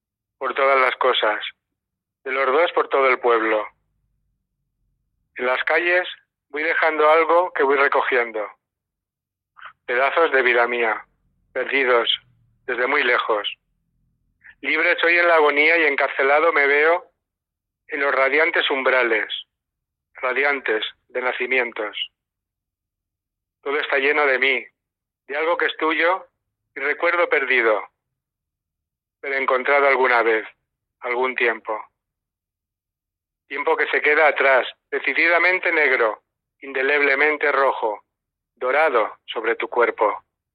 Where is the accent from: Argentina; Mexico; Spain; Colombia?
Spain; Madrid, Community of Madrid; now in Las Rozas de Madrid, Spain; mi alma la tengo en Madrid porque soy un enamorado de Madrid. Nací en Madrid, toda mi vida he estado en Madrid y últimamente pues nos hemos venido aquí porque la tenemos la familia aquí